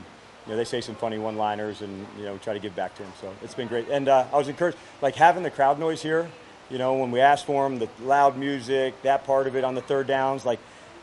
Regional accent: New Jersey, United States; And I grew up in New Jersey, and I went to training camp to watch the New York Giants.

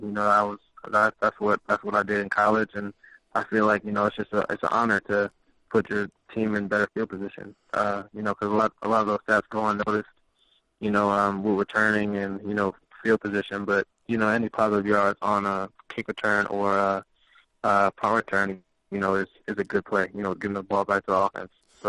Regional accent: New Jersey, United States; You know, I came from New Jersey, so I know all about him.

